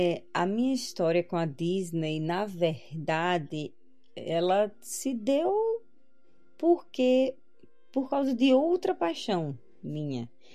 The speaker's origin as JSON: {"language": "Portuguese", "town": "Natal", "region": "Rio Grande do Norte", "country": "Brazil", "said": "nessa época eu morava em São Paulo. Eu sou de Natal, né? Mas nessa época eu morava em São Paulo."}